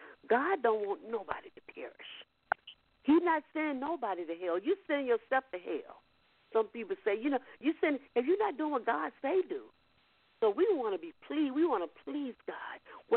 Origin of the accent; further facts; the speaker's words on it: the South, United States; moved away; When I'm from the South, when I came to Chicago, I tried to go places, tried to do things